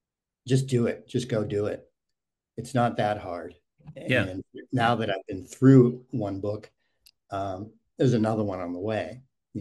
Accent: Boston, Massachusetts, United States; I mean, I grew up just outside Boston in a small town, small suburb, and it was very generic and it was great.

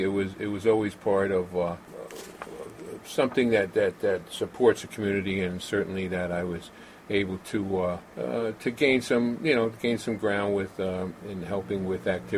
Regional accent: Hudson, United States; I had a great experience growing up in Hudson. Hudson was a great place, still is, of course, to grow up

